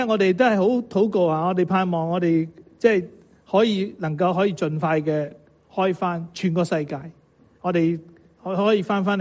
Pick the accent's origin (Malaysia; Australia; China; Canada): China; 俾我哋中国人咧有两个嘅新年啊。